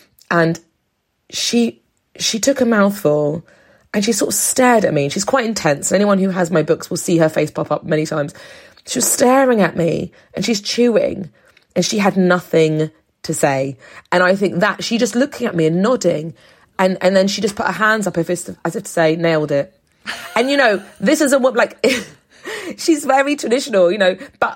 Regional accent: England, United Kingdom; born there; I don't feel like I'm mainland Greek, but people want to say you're Greek Cypriot. It comes from the fact that I was born in England. It comes from the fact that I'm married to an Irish English man.

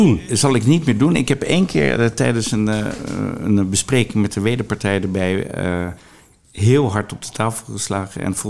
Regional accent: Rotterdam, South Holland, Netherlands; ik kom uit Rotterdam en ik wilde hier terug.

